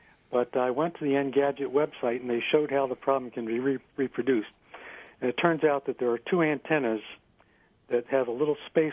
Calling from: Pittsford, New York, United States; I'm calling from Pittsford.

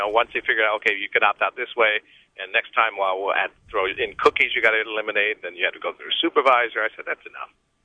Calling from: Fairport, New York, United States; Fairport, New York.

